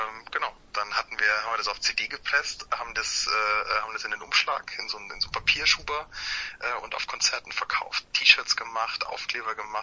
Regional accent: Munich, Bavaria, Germany; Ich komme aus München

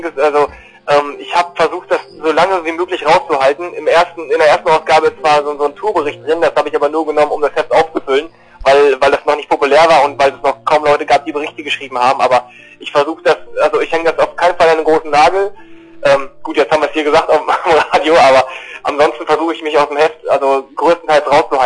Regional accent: Celle, Lower Saxony, Germany; Ich komme aus Celle, bei Hannover.

